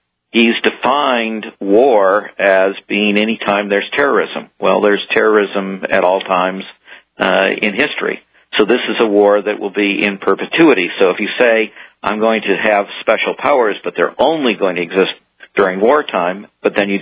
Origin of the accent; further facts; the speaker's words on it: Midwest, United States; All right. I'm a Midwesterner.